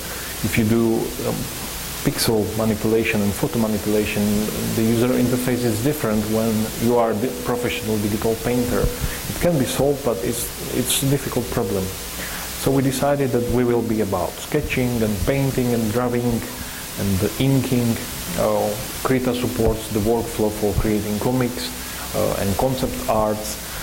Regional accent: Slovakia; English is a second language; I come from Slovakia, that's why my surname is so complicated. And I work in a Finnish company in Slovakia called Ixonos. Currently I'm in a project working for Nokia in Munich in Germany

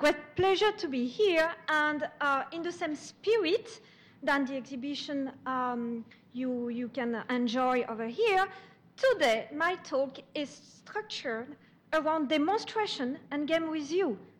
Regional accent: France; English is a second language; So it's a city from my hometown in France.

